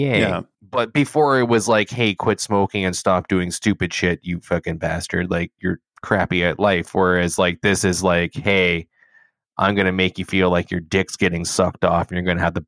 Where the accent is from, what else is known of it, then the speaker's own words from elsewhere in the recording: Canada; I'm Canadian